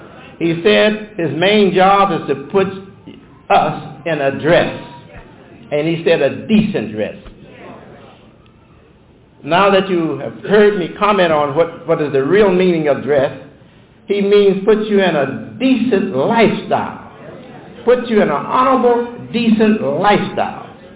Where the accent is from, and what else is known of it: Detroit, Michigan, United States; born or raised there